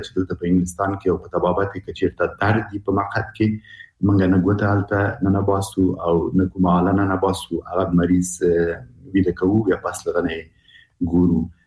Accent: Afghanistan; موږ په انانوي شکل موږ افغانان شرمېږو چې له دغه ځای نه خبرې وکړو

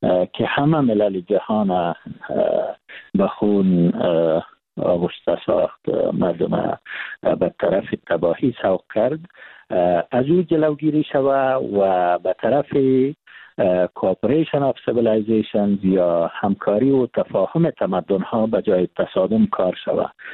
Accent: Afghanistan; ما افغان هستیم

